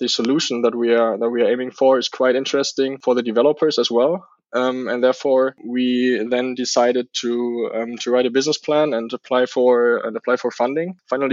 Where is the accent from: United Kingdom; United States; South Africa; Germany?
Germany; I'm from Germany.